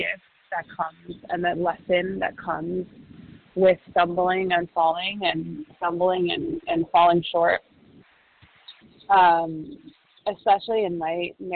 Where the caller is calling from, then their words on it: Mexico; I'm calling from Mexico.